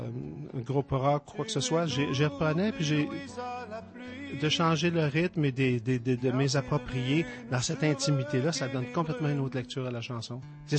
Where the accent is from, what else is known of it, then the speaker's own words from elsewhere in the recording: Montreal, Quebec, Canada; je viens de Montréal. Montréal, Montréalais, c'est la partie industrielle. Et je suis resté longtemps. Alors, on a grandi là, ma sœur et moi. Et puis, mon père travaillait dans les raffineries de pétrole.